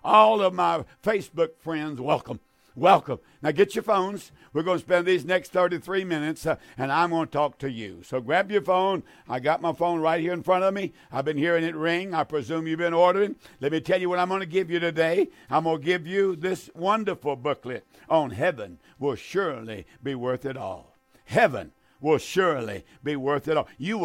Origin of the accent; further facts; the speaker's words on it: United States; I'm an American. I love my nation. I love my nation. I'm American to the core.